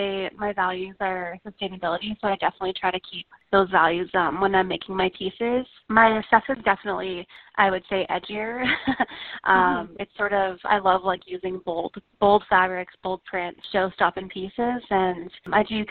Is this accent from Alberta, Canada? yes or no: yes; Fairview, Alberta, Canada; I am, yeah. I'm actually from Fairview, Alberta.